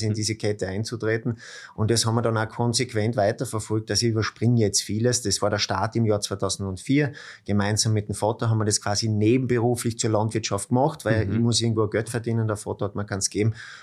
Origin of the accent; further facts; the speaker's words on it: Obdach, Styria, Austria; Ich komme ursprünglich aus der Obersteiermark, Obdach, das ist ein Raum Judenburg, Red Bullring. Mhm. Meine Eltern haben eine Landwirtschaft, auf der bin ich aufgewachsen.